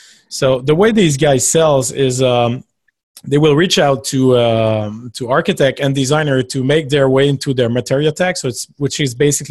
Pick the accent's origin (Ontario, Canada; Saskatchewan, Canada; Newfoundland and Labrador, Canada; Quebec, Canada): Quebec, Canada; I'm from Quebec, Canada.